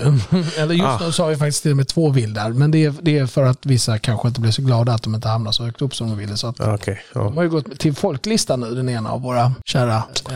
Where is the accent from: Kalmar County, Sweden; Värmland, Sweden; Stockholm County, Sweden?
Stockholm County, Sweden; Stockholm; jag är från Stockholms stad.